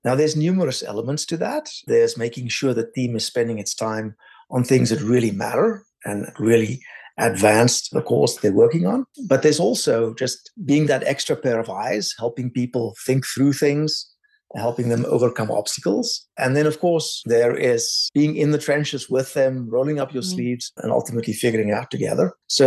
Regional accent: South Africa; moved away as an adult; also born or lived in Cambridge, England / New York, United States; I grew up in South Africa. I studied electronic engineering first in Stellenbosch and then ultimately in Cambridge in England.

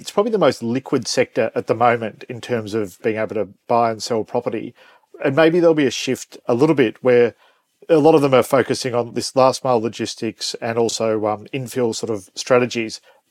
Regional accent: Melbourne, Victoria, Australia; I grew up in Melbourne, and it does take me back a little bit to the 90s

